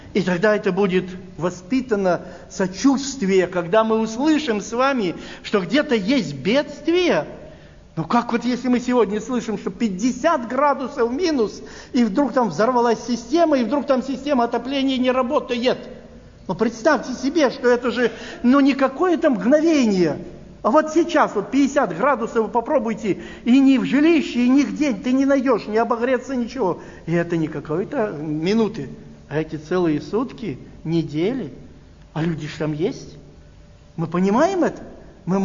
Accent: Moscow, Russia; мы, москвичи, испытали это

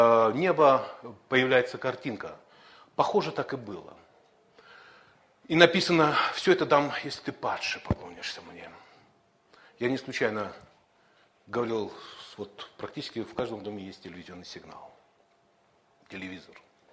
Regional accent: Saratov, Saratov Oblast, Russia; из Саратова, пастор церкви

